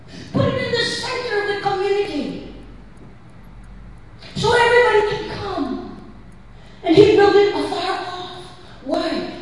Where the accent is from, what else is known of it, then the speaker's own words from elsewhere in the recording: New York, United States; I'm from New York. It's cold here.